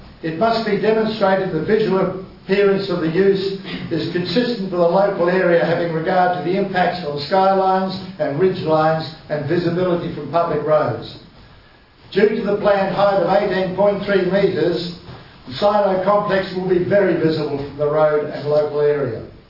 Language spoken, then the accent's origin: English; Longford, Tasmania, Australia; I'm from Pansanga, Longford.